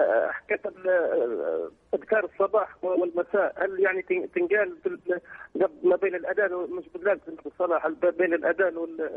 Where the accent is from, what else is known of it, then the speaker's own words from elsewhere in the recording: Libya; من ليبيا.